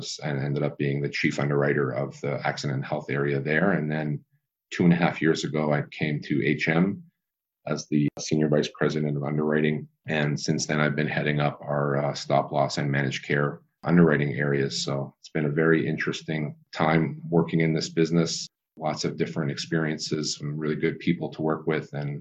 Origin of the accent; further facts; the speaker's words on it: Canada; I grew up in Canada, went to college there.